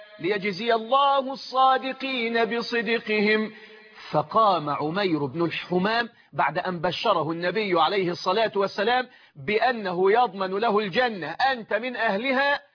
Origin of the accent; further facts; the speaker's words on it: Egypt; زي ما نقول عندنا في مصر للحاجة الحلوة الكويسة